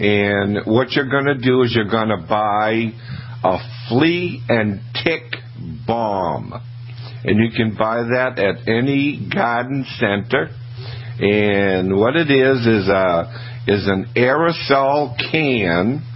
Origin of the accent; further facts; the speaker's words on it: Maine, United States; And we're doing that with Johnny Select Seeds from Albion, Maine, my home state.